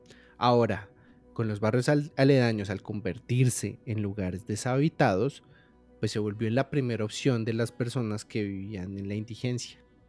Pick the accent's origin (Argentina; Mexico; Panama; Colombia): Colombia; Bogotá; Porque es que ese punto fue tan neurálgico para nosotros como bogotanos